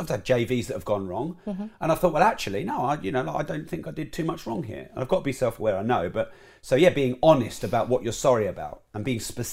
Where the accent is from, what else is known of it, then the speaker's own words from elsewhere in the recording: Peterborough, East of England, United Kingdom; I was raised in Peterborough.